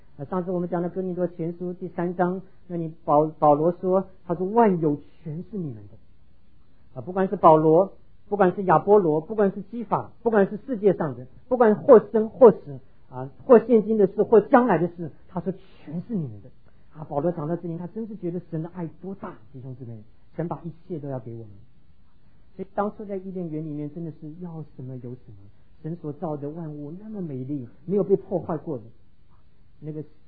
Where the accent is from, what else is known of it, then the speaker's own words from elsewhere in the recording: Taiwan; 我在台湾离开台湾前最大的也不过就是这么大啊